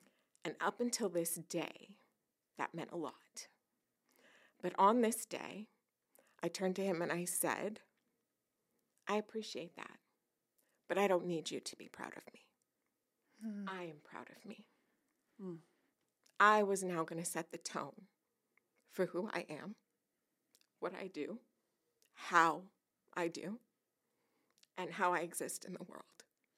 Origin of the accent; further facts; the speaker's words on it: Sacramento, California, United States; So I grew up in Sacramento, California. I grew up right in the middle of the Valley High Crips and the Meadowview Bloods.